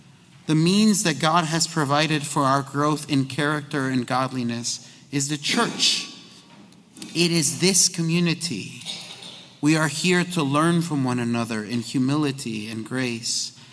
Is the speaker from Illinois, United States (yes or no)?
yes; Chicago, Illinois, United States; I grew up in Chicago. You don't want to know your neighbors.